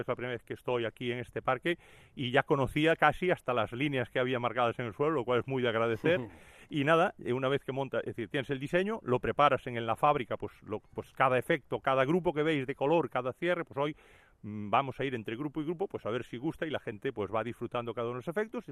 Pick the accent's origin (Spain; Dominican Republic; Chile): Spain; Galicia; lo protegemos de la lluvia, porque venimos de Galicia, claro